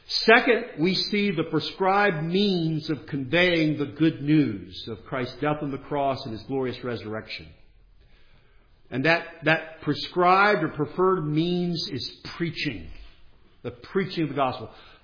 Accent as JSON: {"language": "English", "region": "North Carolina", "country": "United States", "tie": "born or raised there", "said": "I grew up in North Carolina watching ACC basketball and football and such"}